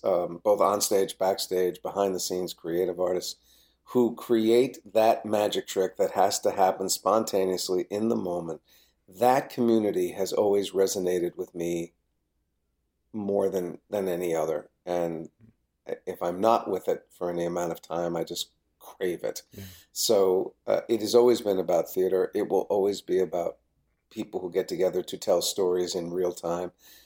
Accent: New Jersey, United States; I grew up in New Jersey. My fantasies when I thought, oh, maybe I'd like to do this for real, were all about trying to get over the river and work in New York

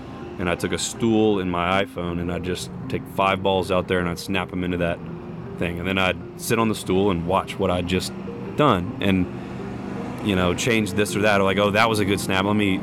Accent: Tennessee, United States; be able to wear the power tee growing up in Tennessee and stuff.

